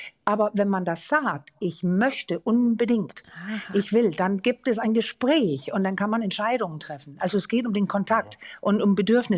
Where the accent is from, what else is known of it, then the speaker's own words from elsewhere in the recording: Denmark; Wir sagen Pappmutter, ich bin ja Dänin, das echte Elternteil.